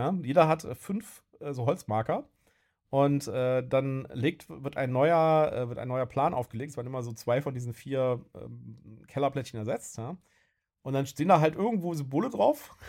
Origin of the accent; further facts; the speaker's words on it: Bonn, North Rhine-Westphalia, Germany; wir sind ja aus Bonn, ja, und Bonn ist ja eher so Provinz, wenn man es mal so will.